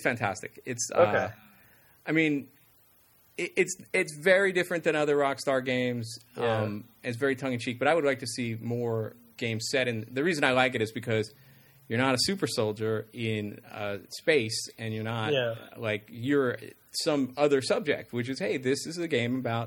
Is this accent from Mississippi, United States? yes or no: no; Los Angeles, California, United States; and I don't know if that's because I'm from Los Angeles